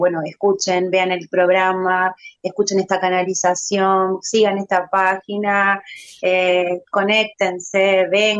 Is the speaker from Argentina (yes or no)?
yes; Bariloche, Río Negro, Argentina; somos de Bariloche, pero estuvimos en ese momento en Buenos Aires.